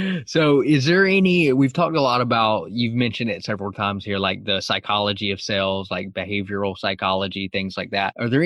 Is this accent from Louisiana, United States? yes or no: no; Atlanta, Georgia, United States; the Ryan that we're chatting with here, we're both from Atlanta